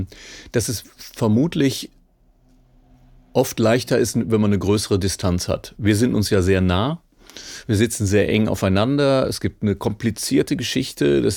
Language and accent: German; Germany; aber da sind wir Deutsche dann ja vielleicht